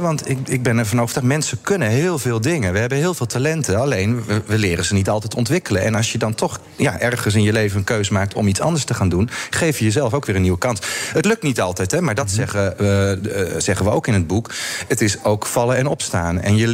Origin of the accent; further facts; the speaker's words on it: Hardinxveld-Giessendam, South Holland, Netherlands; Ja, dat is me thuis. Ik ben iemand die heel erg aardt waar ik vandaan kom.